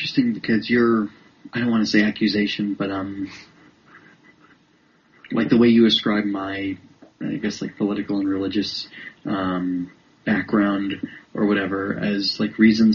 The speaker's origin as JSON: {"language": "English", "country": "United States", "said": "maybe it's because I'm American, too."}